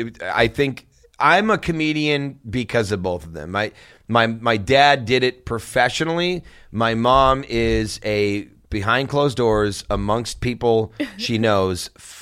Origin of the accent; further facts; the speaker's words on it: St. Louis, Missouri, United States; St. Louis, Missouri.